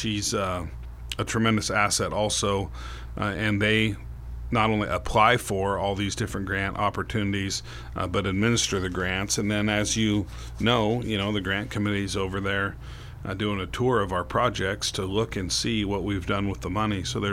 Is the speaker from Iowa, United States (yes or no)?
no; Gold Beach, Oregon, United States; Yeah, I grew up down in Gold Beach and spent my time on the coast